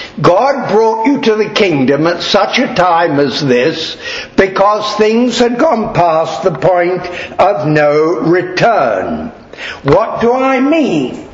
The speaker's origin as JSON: {"language": "English", "country": "India", "tie": "born there", "said": "I was born in India as a member of the British Empire, and I had no doubt about it as I grew up."}